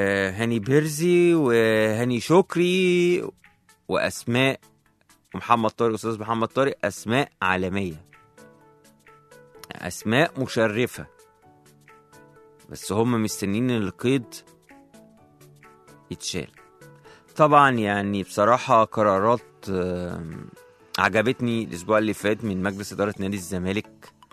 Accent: Egypt; ومفيش حد هيفرض علينا كمصريين وضع احنا مش عايزينه

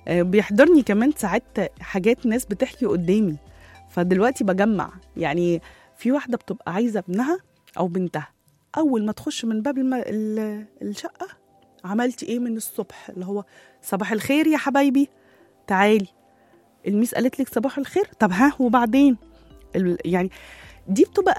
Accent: Egypt; ونقعد بقى نعمل جروبات يعني خارجية بقى يبقى فيها شوية حاجات من اللي إحنا بنحبهم كده كمصريين

